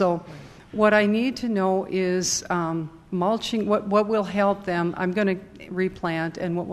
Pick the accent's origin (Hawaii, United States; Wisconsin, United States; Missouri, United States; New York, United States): Wisconsin, United States; Muskego; from Muskego. I'm from Waukesha County also.